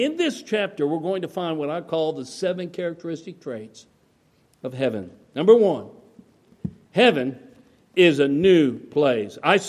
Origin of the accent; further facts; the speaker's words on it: Colorado, United States; All the trees and the flowers and the majestic Rocky Mountains of my home state of Colorado